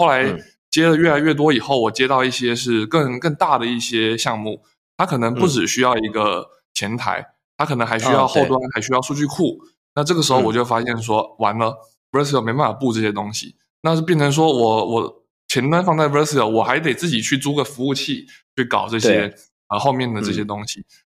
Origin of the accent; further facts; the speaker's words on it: Taiwan; moved away as an adult; also born or lived in Hangzhou; 因为我本身是台湾人，后来因为就是一些机会跑到杭州来浙大读书